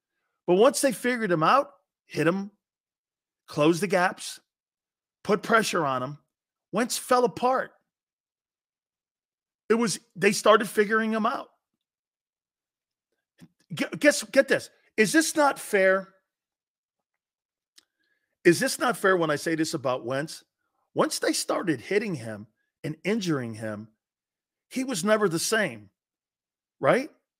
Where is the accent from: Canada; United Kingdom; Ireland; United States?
United States; Connecticut; If I played at UConn, my home state school, and I made all conference, I'm not staying there.